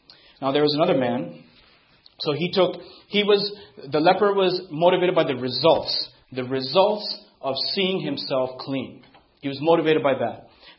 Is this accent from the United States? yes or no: no; Pakistan; also born or lived in Sri Lanka; I grew up in Pakistan, and I was born in Sri Lanka, and I've been to India once when I was three